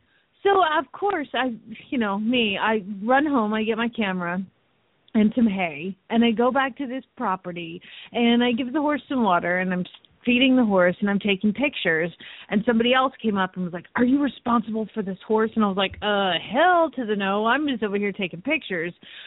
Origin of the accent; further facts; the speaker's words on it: Phoenix, Arizona, United States; from Phoenix, Arizona